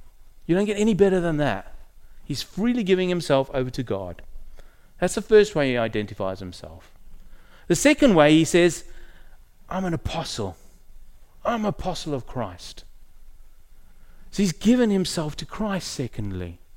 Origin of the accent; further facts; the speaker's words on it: South Africa; I come from South Africa, as I've said earlier.